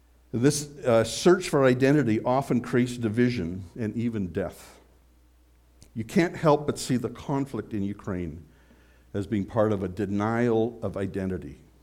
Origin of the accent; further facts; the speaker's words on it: Canada; And admittedly, being an English Canadian was kind of boring.